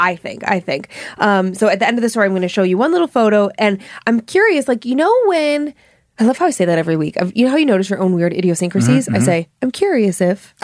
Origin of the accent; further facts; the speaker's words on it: Cleveland, Ohio, United States; what we would see where I grew up again in Cleveland or outside of Cleveland was what we called home days.